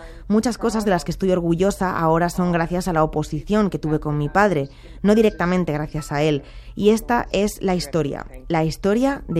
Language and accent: Spanish; Ukraine; Spanish is a second language; Fui la primera persona de mi familia que se educó en la Ucrania independiente y tengo una perspectiva diferente.